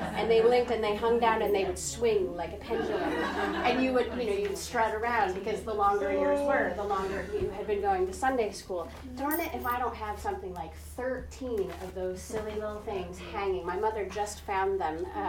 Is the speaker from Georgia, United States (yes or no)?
no; Hamilton, New York, United States; Colgate University and went to Hamilton. So that's my little part of heaven that I grew up in.